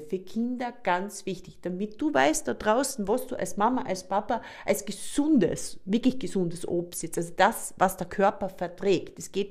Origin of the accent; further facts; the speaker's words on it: Graz, Styria, Austria; Ja, wir sind aus Graz, aus Österreich.